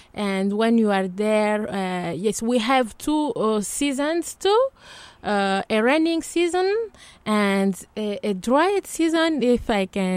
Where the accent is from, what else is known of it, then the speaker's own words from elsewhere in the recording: Bukavu, South Kivu, DR Congo; I'm from the east of Congo. Precisely, I'm from Bukavu. Bukavu is the big town of South Kivu. South Kivu is one of the province in the east of Congo.